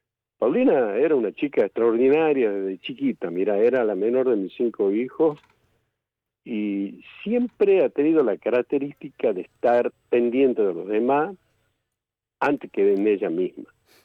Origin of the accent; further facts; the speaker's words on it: Tucumán, Argentina; La muestra más contundente de la vergüenza que nos tiene que dar como tucumano.